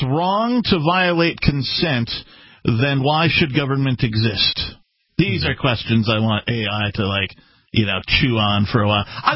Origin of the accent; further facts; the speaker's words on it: New Hampshire, United States; I'm certainly not going to go around being like, yeah, well, I'm from New Hampshire. We're smarter than you.